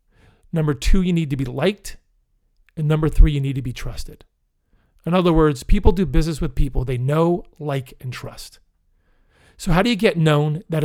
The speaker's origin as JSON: {"language": "English", "region": "Pennsylvania", "country": "United States", "said": "They're from Pennsylvania. Well, I'm from Pennsylvania."}